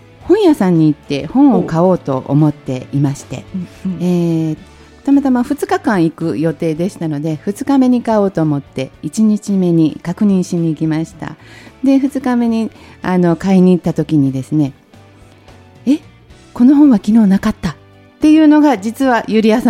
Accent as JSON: {"language": "Japanese", "region": "Hyogo", "country": "Japan", "said": "はい、兵庫県から参りました。"}